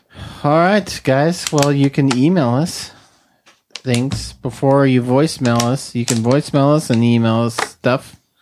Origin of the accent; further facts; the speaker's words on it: Sacramento, California, United States; moved away as an adult; now in Whidbey Island, United States; I'm living up here in Whidbey Island, Washington. Make sure to go check out Lovecraft. I am originally from Sacramento, but the Navy made me leave 8 years ago.